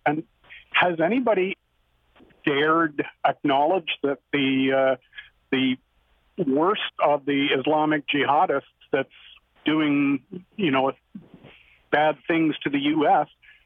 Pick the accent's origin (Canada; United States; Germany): Canada; I'm actually a Canadian. I'm in the States quite frequently for work, driving